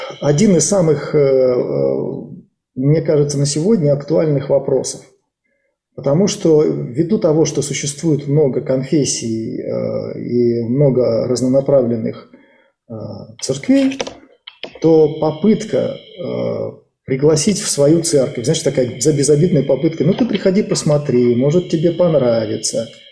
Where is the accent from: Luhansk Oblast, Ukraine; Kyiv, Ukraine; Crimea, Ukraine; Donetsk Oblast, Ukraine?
Luhansk Oblast, Ukraine; Krasnyi Luch; Недавно был в моем родном городе Красный Луч